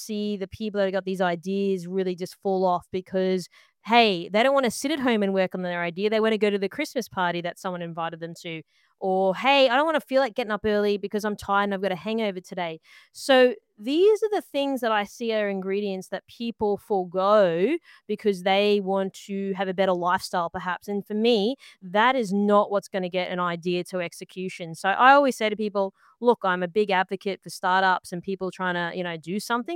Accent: Queensland, Australia; and my mum's Italian. So again, they migrated here as well to do cane farming. Hence the reason why I was brought up in Queensland, because I come from a farmer's background effectively.

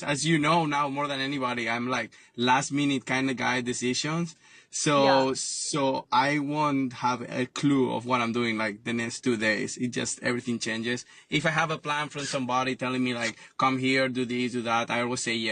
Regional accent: Ireland; also born or lived in Mallorca, Spain; I'm from Spain, from Mallorca originally, born and raised in Ireland.

